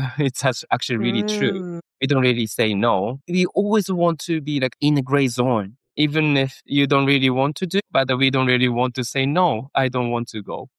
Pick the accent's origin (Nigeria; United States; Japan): Japan; Nagasaki; born there; English is a second language; I was born in Nagasaki